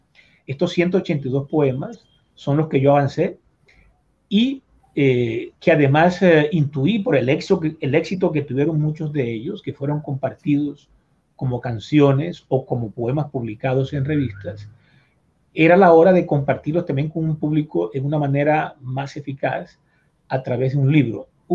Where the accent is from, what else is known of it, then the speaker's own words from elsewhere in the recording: San Juan del Cesar, La Guajira, Colombia; En el año 74, en mi pueblo San Juan del Cesar, hubo una sonada